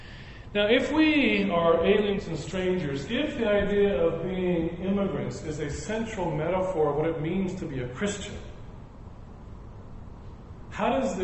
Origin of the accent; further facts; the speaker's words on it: Houston, Texas, United States; born there; also born or lived in Guatemala; But we were raised bilingual and bicultural. I was born in Houston, and we would spend all our summers in Guatemala.